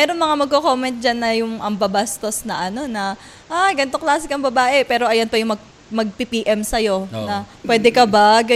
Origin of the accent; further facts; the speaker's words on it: Taguig, Metro Manila, Philippines; sabi ko, taga-Taguig ako.